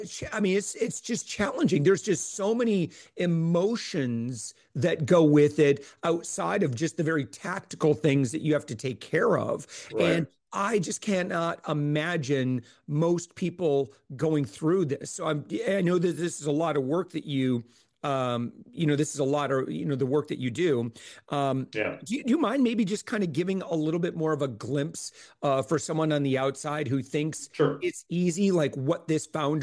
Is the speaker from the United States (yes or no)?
yes; Midwest, United States; So I grew up in the Midwest.